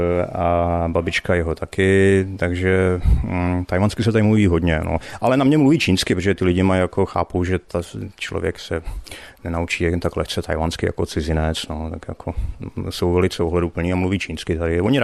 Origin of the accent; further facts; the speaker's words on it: Prague, Czechia; tak mi to tak nějak připomíná Prahu, já jsem původně z Prahy.